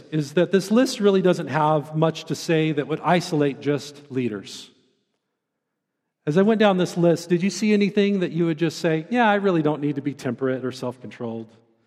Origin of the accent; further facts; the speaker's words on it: Oregon, United States; now in Grand Junction, United States; Growing up in Central Oregon, it's real similar to living here in Grand Junction.